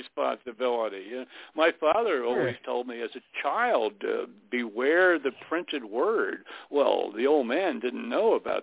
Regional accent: Florida, United States; In Florida, they're making laws down in my home state of Florida.

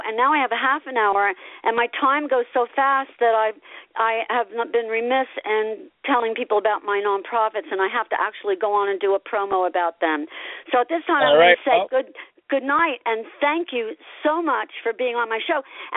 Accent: Asbury Park, New Jersey, United States; because I grew up in Asbury Park, and I was a troubadour running around the streets with my guitar

